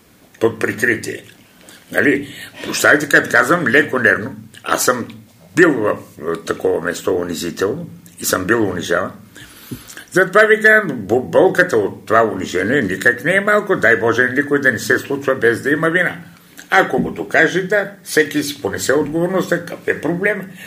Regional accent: Haskovo, Haskovo Province, Bulgaria; Сега първо аз съм от Хасково

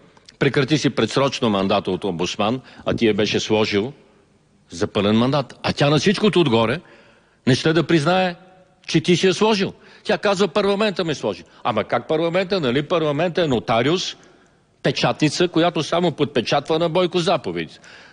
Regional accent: Sofia, Sofia City, Bulgaria; Аз съм софиянец от София център, мила Илянке, когато София беше само център и свършваше на Ситняково.

